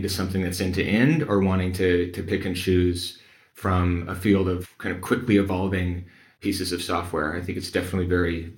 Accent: Midwest, United States; I'm from the Midwest, the heartland of America.

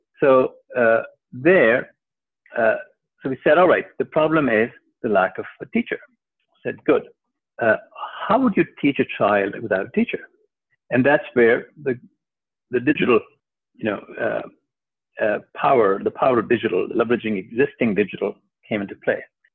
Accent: Pakistan; I come from Pakistan, a very poor country where a lot of people are illiterate.

